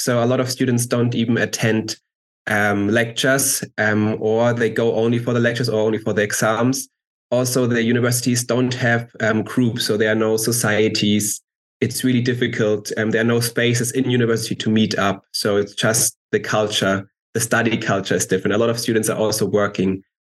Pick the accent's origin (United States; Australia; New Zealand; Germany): Germany; Bavaria; English is a second language; I'm from Germany. More exactly from the south of Germany. So it's a little bit a special. It's Bavaria. So it's quite important to mention it's Bavaria, not just Germany.